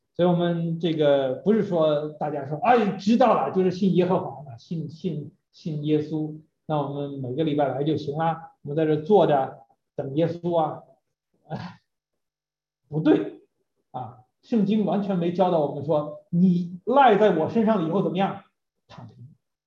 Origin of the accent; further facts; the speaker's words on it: China; 我们中国人比较喜欢玄学